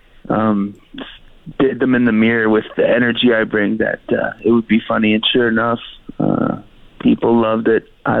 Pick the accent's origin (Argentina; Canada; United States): Canada; Edmonton, Alberta; now in Fort McMurray, Canada; No, originally I'm from Edmonton, but I've been up in Fort Mac since 2008. So I've been here for quite some time.